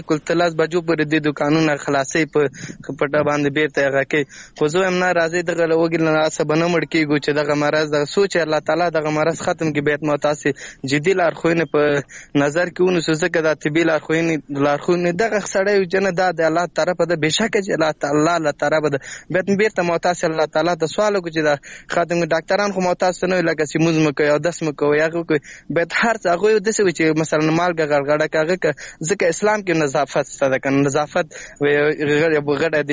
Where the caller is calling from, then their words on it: Laghman, Afghanistan; اړیکه مې له لغمان څخه نیولې ده.